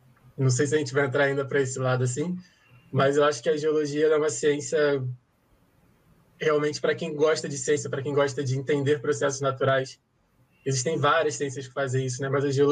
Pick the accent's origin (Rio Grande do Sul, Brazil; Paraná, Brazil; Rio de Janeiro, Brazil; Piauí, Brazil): Rio de Janeiro, Brazil; also born or lived in Nova Iguaçu; Eu que cresci no Rio, eu nasci em Nova Iguaçu, no estado do Rio de Janeiro, mas cresci na cidade do Rio, no meio de um monte de maciços e o litoral